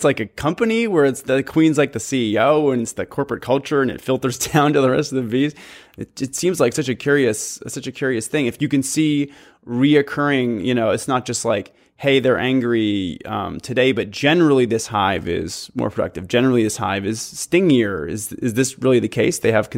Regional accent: Wisconsin, United States; I grew up in Wisconsin, so mosquitoes everywhere.

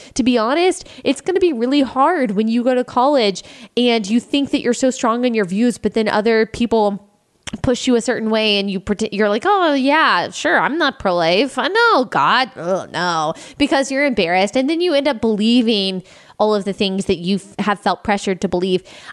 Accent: Texas, United States; I grew up in Texas.

